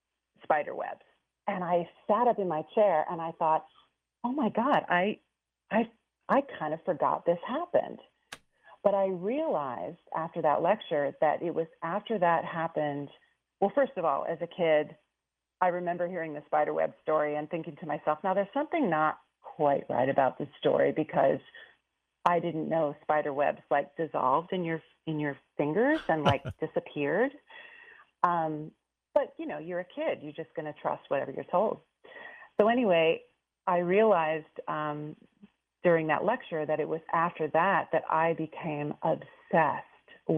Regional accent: Palo Alto, California, United States; Basically, I grew up in Silicon Valley in the 1970s, before it was really Silicon Valley. I grew up in Palo Alto.

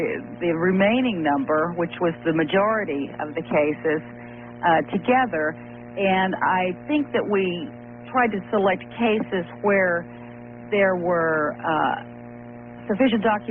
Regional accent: Tulsa, Oklahoma, United States; I think in Tulsa, Oklahoma, we show, my hometown, show at 3 o'clock in the afternoon.

